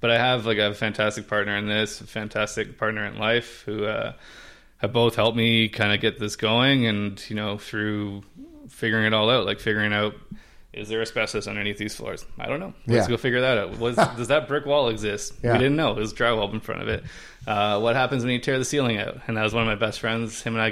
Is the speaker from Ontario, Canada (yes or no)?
yes; North York, Ontario, Canada; I mean, I grew up playing hockey in North York, and you know, Maker or Laker beer was what I drank for most of my early adult years.